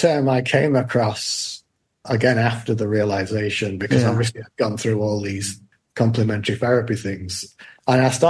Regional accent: Manchester, North West England, United Kingdom; I was doing this talk in my hometown in Manchester

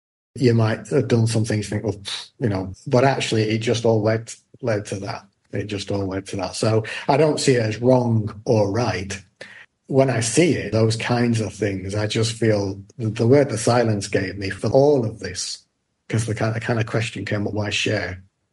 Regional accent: Manchester, North West England, United Kingdom; I was doing this talk in my hometown in Manchester

